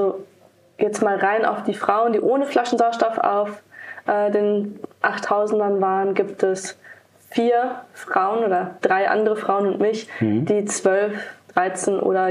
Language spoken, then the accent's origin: German; Bielefeld, North Rhine-Westphalia, Germany; ich komme ursprünglich aus Bielefeld.